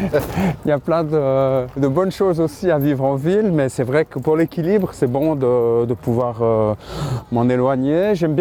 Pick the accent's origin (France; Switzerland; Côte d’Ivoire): Switzerland; Valais; moved away; j'ai quitté le Valais pour aller faire l'école d'art de Genève